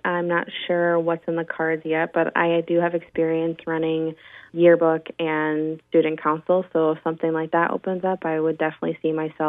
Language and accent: English; Tomahawk, Wisconsin, United States; And I come from, my hometown is Tomahawk. So I'm just really used to the small town kind of feel to things.